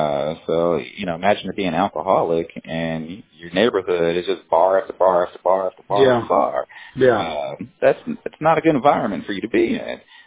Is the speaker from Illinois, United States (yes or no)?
yes; Chicago, Illinois, United States; so I'm a Chicagoan. Like, I know these neighborhoods. I'm from these neighborhoods. I live in these neighborhoods.